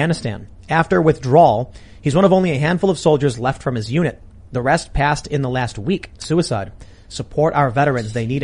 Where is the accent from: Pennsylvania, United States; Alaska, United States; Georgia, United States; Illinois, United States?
Illinois, United States; Chicago; I'm like, hey, I'm from Chicago.